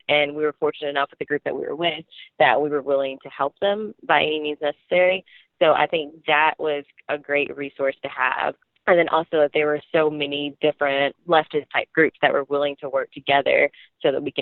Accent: Mobile, Alabama, United States; I'm from Mobile, Alabama

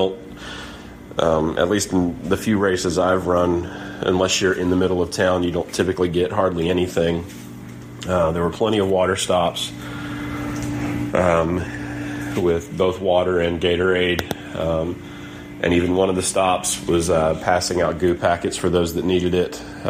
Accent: Maryland, United States; But Baltimore's the one I really want to do, as I grew up just outside of Baltimore. And I think that would be a lot of fun to do one in my old backyard.

